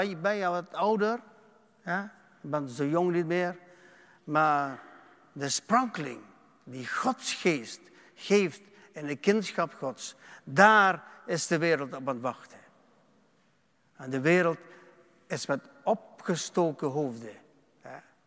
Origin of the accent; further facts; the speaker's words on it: Limburg, Netherlands; accent: Limburg; Want ik ben een echte Limburger met Limburgs accent. Met een zachte G.